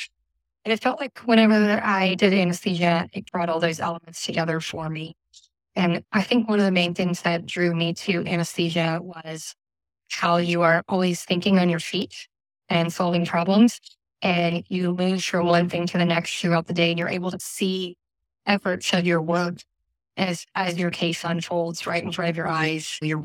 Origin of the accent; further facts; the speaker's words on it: Louisiana, United States; Yeah, I grew up in Louisiana, and I went to undergraduate at Auburn to major in engineering.